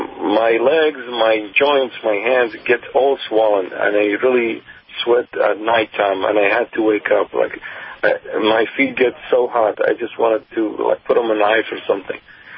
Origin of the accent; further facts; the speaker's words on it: San Jose, California, United States; I'm from San Jose, California.